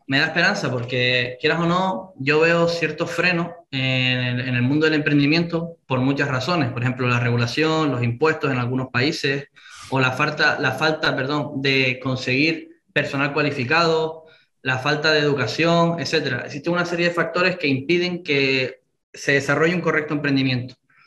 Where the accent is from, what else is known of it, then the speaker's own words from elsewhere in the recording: Las Palmas, Canary Islands, Spain; moved away; also born or lived in Barcelona; Soy de Las Palmas, de Gran Canaria, de esa comunidad de 8 islas.